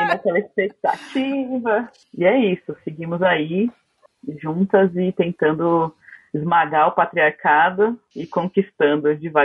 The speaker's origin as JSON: {"language": "Portuguese", "region": "São Paulo", "country": "Brazil", "also_born_or_lived": "Salvador", "said": "Depois de 2 anos de casada, eu fui morar em Salvador com ele, sou de São Paulo, né? Nós dois somos de São Paulo, paulistanos e tal."}